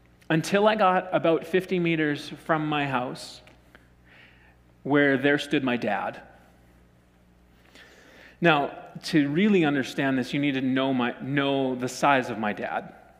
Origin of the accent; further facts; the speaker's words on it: Saskatchewan, Canada; I would have been 9 or 10 years old, growing up in Saskatchewan, where you can see your dog run away for 5 days.